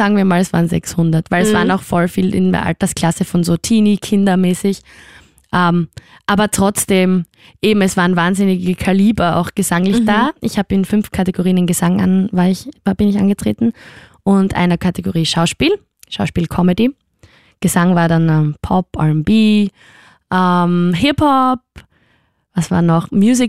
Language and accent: German; Styria, Austria; now in Vienna, Austria; Und ich bin Sängerin und Schauspielerin und komme eigentlich aus der Steiermark, spreche jetzt aber trotzdem Hochdeutsch mit dir und lebe in Wien zurzeit.